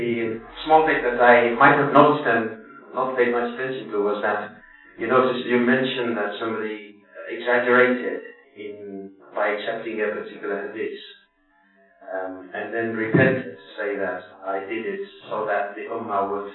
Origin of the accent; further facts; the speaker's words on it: Pakistan; maybe a lot of this is because I grew up in Pakistan